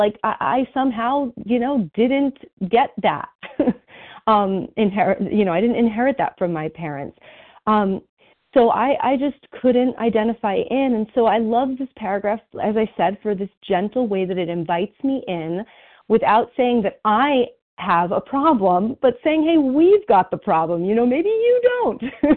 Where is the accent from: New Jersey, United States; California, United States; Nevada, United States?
New Jersey, United States; I am a compulsive overeater from New Jersey.